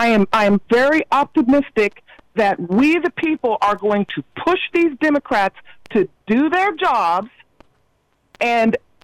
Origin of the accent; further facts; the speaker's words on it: California, United States; I'm a Californian.